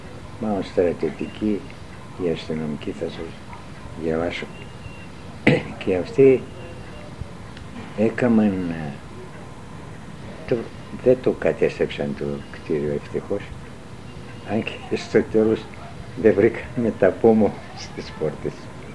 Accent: Komotini, Eastern Macedonia and Thrace, Greece; also born or lived in Kilkis; Εγώ το 20 γεννήθηκα στο Κιλκής.

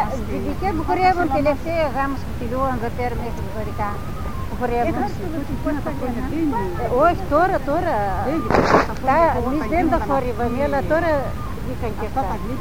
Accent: Bulgaria; Ένα χρονό είμαι από την Βουλγαρία είμαι τώρα.

